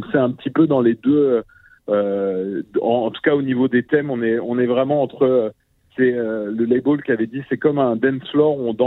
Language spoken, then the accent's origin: French; France; now in Canada; ça s'entend à notre accent. On vient pas d'Abitibi, mais on est un petit peu français. Et même si on est là depuis une dizaine d'années